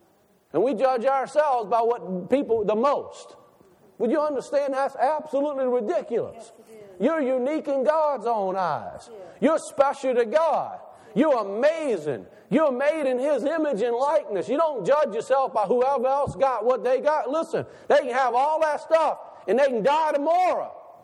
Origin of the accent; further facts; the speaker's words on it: Tiger Pass, Louisiana, United States; I'm glad I grew up on the Tiger Pass.